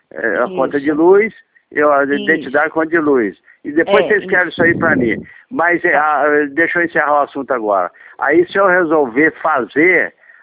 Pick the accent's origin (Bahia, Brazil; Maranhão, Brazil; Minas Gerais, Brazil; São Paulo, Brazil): Minas Gerais, Brazil; now in Rio de Janeiro, Brazil; quando eu vim para o Rio de Janeiro, sou de Minas